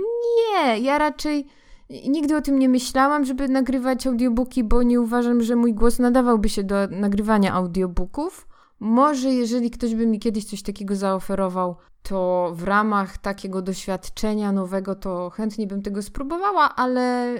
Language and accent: Polish; Lublin Voivodeship, Poland; accent: eastern lilt; now in Kraków, Poland; Natywnie to pochodzę, słuchajcie, z Lubelszczyzny. I dlatego tak śpiewam. Tak słychać, kiedy ja mówię, to słychać taki wschodni zaśpiew podobno. Więc Lubelszczyzna. Ale mieszkam w Krakowie.